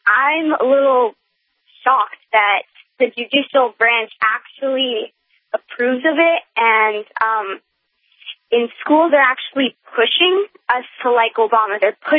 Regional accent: California, United States; I'm 11 years old, and I'm from California.

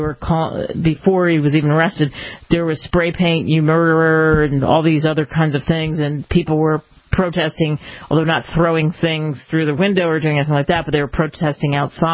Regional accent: United States; I love being an American.

